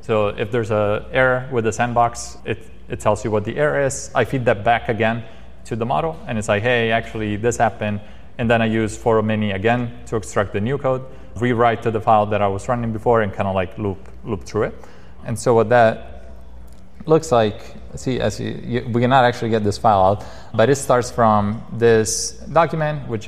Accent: Rome, Lazio, Italy; In this case, I'm from Rome

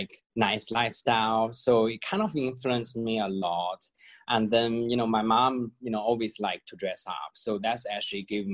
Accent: Qingdao, Shandong, China; No, in China, but I'm in Qingdao, my hometown.

